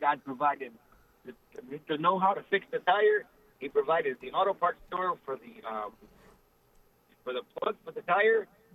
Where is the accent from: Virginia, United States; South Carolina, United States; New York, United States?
Virginia, United States; Hampton; I'm from Hampton, Virginia.